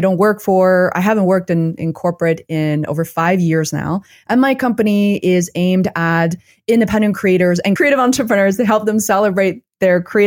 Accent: China; It wasn't for me because I'm originally from China and I always had this habit of saving.

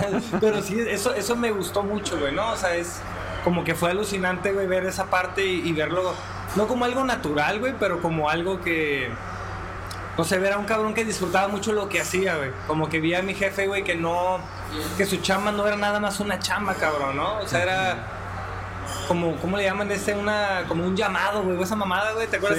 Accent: Reynosa, Tamaulipas, Mexico; yo vengo de Reynosa, güey. Entonces ahí es mucho trabajar para Pemex, güey. Es así como la norma.

